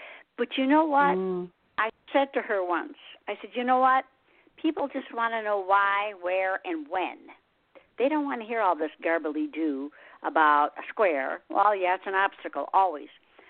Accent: Michigan, United States; now in South Carolina, United States; I'm from Michigan originally and I'm in South Carolina now.

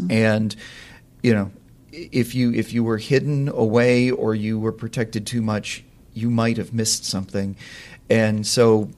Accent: Vermont, United States; And yes, being from Vermont and being here for about 20-some-odd years, it's kind of like we're still newcomers, I think.

